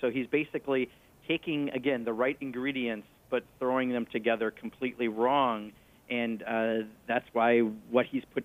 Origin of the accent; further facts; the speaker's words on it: Kenosha, Wisconsin, United States; I grew up in Kenosha, Wisconsin, a town that 14,000 people used to make cars, and no one does today.